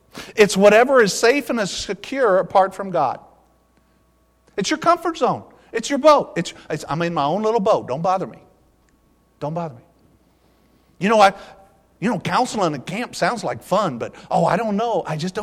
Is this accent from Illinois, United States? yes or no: yes; Quincy, Illinois, United States; now in Peoria, United States; We came from Quincy, Illinois. I'm the only one to ever leave the city of Quincy in the last four generations. When I moved to Peoria to do the camp, I was the first one in four generations to leave the city of Quincy.